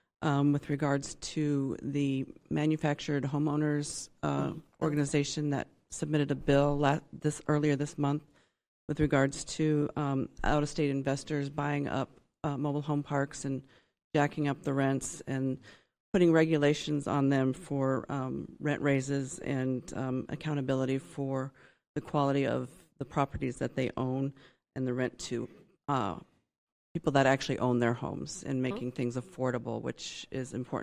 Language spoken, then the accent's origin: English; North Liberty, Iowa, United States; I'm from North Liberty.